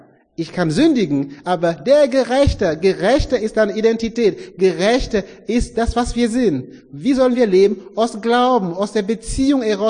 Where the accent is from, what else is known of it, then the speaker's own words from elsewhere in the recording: Cameroon; wenn ihr nach Kamerun kommt und seht, wo ich aufgewachsen bin, ich bin im Dorf geboren und zur Schule ist man zu Fuß gegangen